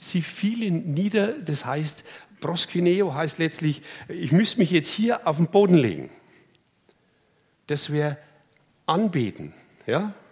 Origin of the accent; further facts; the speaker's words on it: Germany; Ja, ich darf was sagen, als Deutscher.